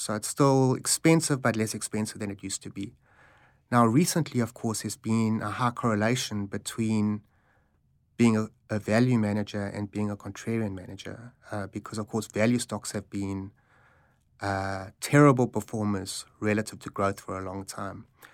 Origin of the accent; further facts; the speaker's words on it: South Africa; when I was growing up in South Africa